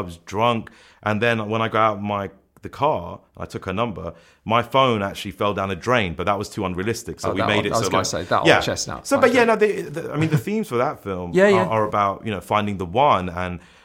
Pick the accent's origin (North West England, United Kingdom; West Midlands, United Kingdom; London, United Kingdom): London, United Kingdom; Hounslow; You know, I grew up in Hounslow where you get those kind of, you know, I mean